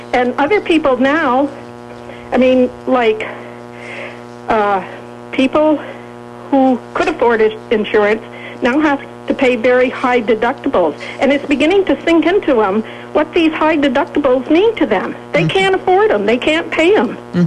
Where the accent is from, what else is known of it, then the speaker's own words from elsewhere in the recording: Sheldon, Vermont, United States; Yes, I'm from Sheldon.